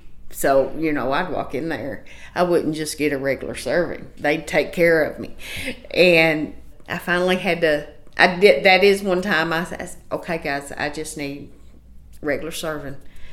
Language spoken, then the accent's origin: English; Appalachia, United States; And we're Appalachian people, and we have very much, we're prideful.